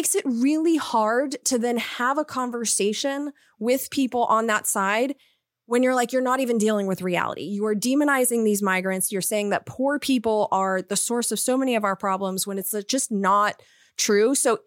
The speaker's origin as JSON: {"language": "English", "region": "California", "country": "United States", "tie": "born or raised there", "said": "I grew up in Southern California, so not exactly on the border in Orange County, but not far from it."}